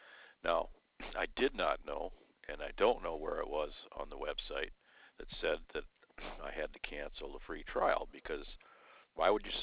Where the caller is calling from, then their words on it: Michigan, United States; I'm calling from Michigan.